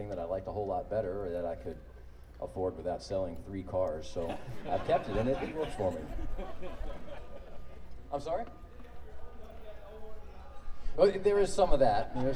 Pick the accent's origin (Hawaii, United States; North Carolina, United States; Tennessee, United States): North Carolina, United States; Chapel Hill; also born or lived in Durham; now in San Francisco, United States; Actually, I was born in Durham, North Carolina, but there you go. Grew up mostly in Chapel Hill, but I live out in San Francisco now.